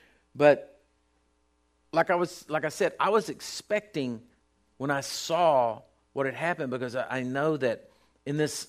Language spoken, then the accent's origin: English; Texas, United States; You know that I am glad and thank God every day that I was born in America and born in Texas, and this is where I've lived, and I think we're all privileged and blessed.